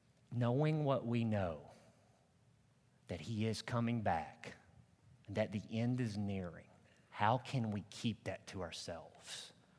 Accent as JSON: {"language": "English", "region": "Arkansas", "country": "United States", "tie": "born or raised there", "also_born_or_lived": "Illinois / North Carolina / Georgia", "said": "We moved from Arkansas to Illinois, from Illinois to North Carolina, from North Carolina back to a different part of Illinois, then from Illinois to Georgia, and then from Georgia, we finally moved back home to Arkansas, where we planted ourselves back in 1988."}